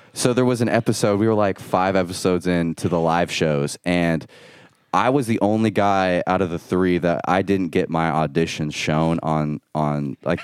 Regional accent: Iowa, United States; And I'm 18. I mean, I grew up in Iowa. I had zero game.

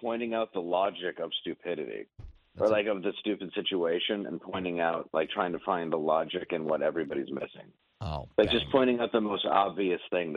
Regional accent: Detroit, Michigan, United States; I'm from Detroit.

